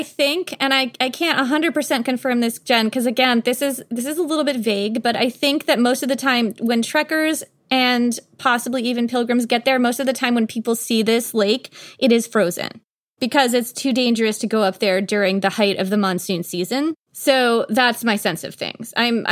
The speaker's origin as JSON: {"language": "English", "region": "Vermont", "country": "United States", "tie": "born or raised there", "said": "I grew up in Vermont. My dad still has a house up there, and there is a pond where I used to swim as a kid."}